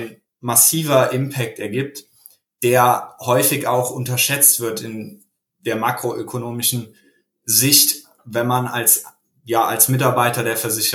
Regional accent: Koblenz, Rhineland-Palatinate, Germany; Genau, ich komme aus Koblenz

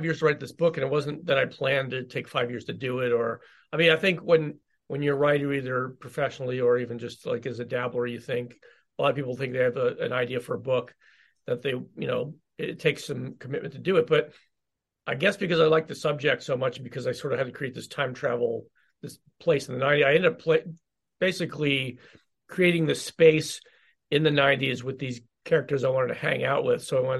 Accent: Philadelphia, Pennsylvania, United States; now in Chicago, United States; I mean, I grew up in Philly, so I watched some of the Eagles game Sunday night, but like I live in Chicago now. I've lived here since 94.

